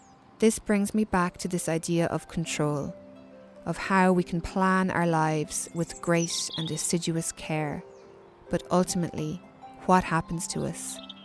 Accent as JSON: {"language": "English", "town": "Kilkenny", "region": "Leinster", "country": "Ireland", "tie": "born or raised there", "also_born_or_lived": "London", "moved": "as an adult", "said": "I had a strong sense of plunging into the unknown, which was odd, as Kilkenny is my hometown."}